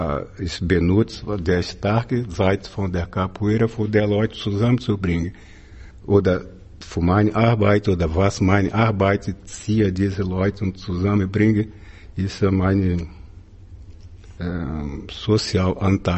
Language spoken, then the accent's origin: German; Rio de Janeiro, Brazil; German is a second language; now in Germany; Ich kaufe ein kleines Grundstück, das ist 200 Quadratmeter, wo ich aufgewachsen bin, der Stadtteil da in Rio de Janeiro, sehr periphärisch.